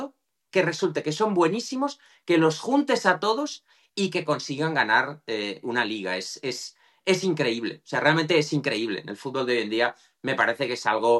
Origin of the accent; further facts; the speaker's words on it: Barcelona, Catalonia, Spain; el Español, que es mi club, que yo soy de Barcelona